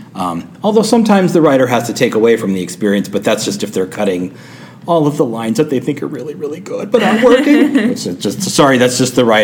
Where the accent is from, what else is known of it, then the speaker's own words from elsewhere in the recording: California, United States; And I'm from Southern California.